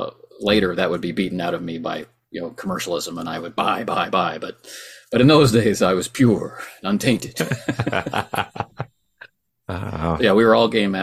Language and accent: English; Atlantic Canada, Canada; I'm from Atlantic Canada, and I really don't know how anybody in a small town where I was got a hold of Dungeons and Dragons at all